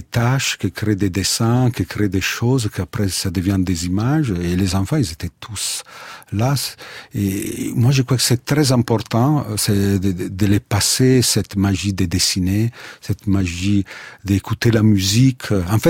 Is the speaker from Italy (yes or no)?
yes; Italy; French is a second language; Que moi, je suis italien, évidemment, c'est très important, parce que ça fait partie de mes racines